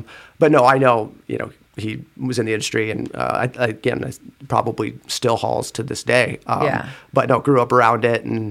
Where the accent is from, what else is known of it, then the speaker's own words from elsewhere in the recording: Belle Fourche, South Dakota, United States; again, I'm from Belle Fourche.